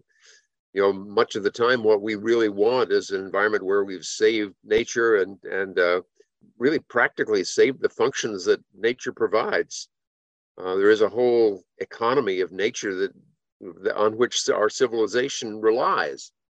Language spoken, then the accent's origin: English; North Carolina, United States; I'm from North Carolina, where Eastern North Carolina is substantial numbers of wetlands.